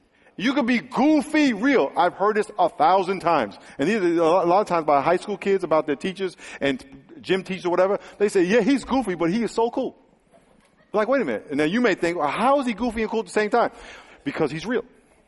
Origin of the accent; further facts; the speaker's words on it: New York, United States; Philly, and I'm from New York. New York is a tough place.